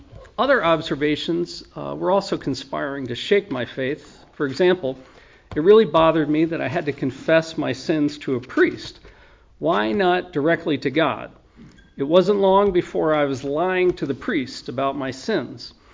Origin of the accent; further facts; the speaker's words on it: New Jersey, United States; born there; I was born in Northeast New Jersey